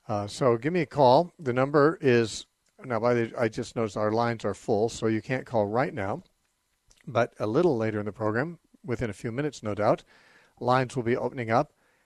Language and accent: English; San Bernardino, California, United States; born there; In the church in San Bernardino, where I was born in San Bernardino